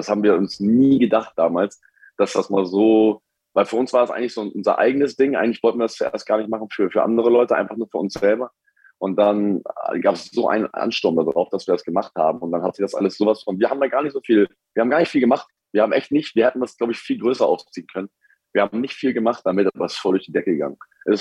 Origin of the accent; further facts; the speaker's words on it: Hamburg, Germany; guck mal, ich komme aus Hamburg. Bei uns, niemand hat einen Pool bei uns.